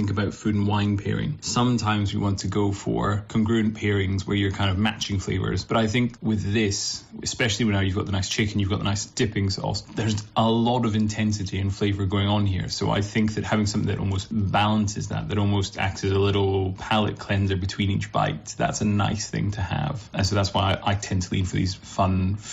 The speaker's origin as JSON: {"language": "English", "region": "Scotland", "country": "United Kingdom", "said": "the fact that I'm Scottish"}